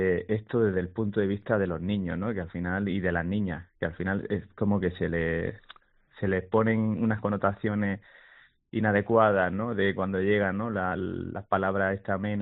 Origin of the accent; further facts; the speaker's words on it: Motril, Andalusia, Spain; yo soy de Motril y ahí estamos, ¿no?, muy cerquita del Mediterráneo